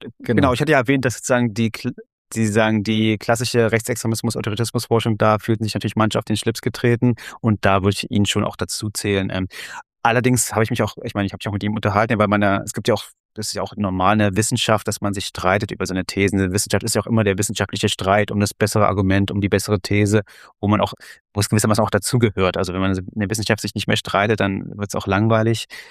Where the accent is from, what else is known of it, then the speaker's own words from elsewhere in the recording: East Germany, Germany; born there; Ich bin zwar in der DDR geboren, 1979, aber habe es jetzt nicht mehr so aktiv erlebt